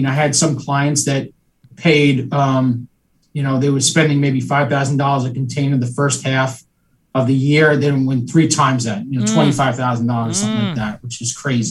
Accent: Long Island, New York, United States; You know, I'm from Long Island. I'm a South Shore guy. Always have been.

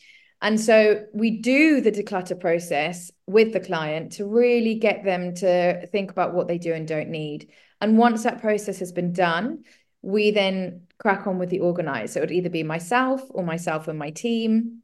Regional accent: South Africa; also born or lived in Zimbabwe; So I actually grew up in Africa. So I grew up in South Africa, and then I lived in Zimbabwe.

